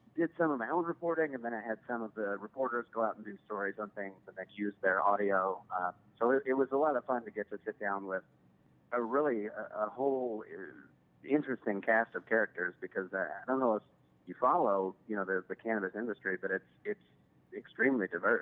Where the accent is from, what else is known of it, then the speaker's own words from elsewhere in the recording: Louisville, Kentucky, United States; There's a big nursing school specifically in the neighborhood that I grew up in Louisville, Kentucky